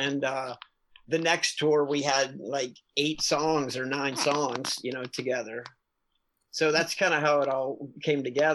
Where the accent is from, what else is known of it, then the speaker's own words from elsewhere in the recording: New Orleans, Louisiana, United States; is, you know, I'm from New Orleans